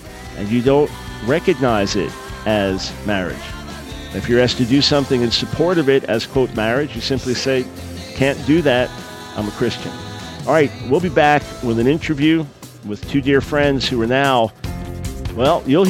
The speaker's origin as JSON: {"language": "English", "region": "New York", "country": "United States", "said": "They're from my home country of New York, actually."}